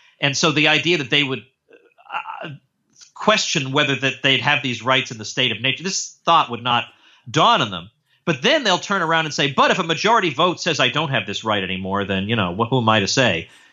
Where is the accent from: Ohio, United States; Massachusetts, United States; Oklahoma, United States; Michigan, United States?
Massachusetts, United States; North Andover; I grew up in North Andover.